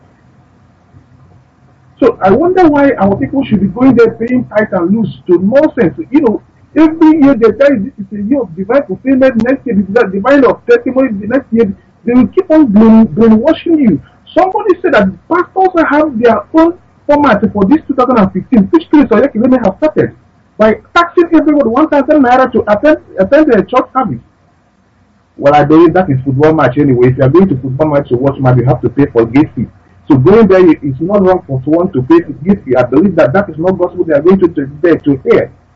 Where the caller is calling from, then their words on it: India; I'm calling from India. … I am calling from India.